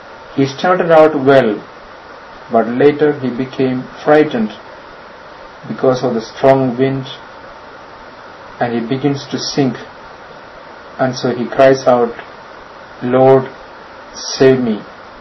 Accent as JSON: {"language": "English", "country": "India", "said": "I come from India, and these days we are having the monsoon rains."}